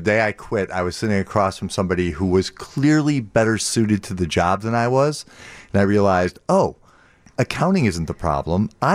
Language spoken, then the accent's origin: English; Park Ridge, Illinois, United States; So I grew up in Park Ridge, Northwest Side.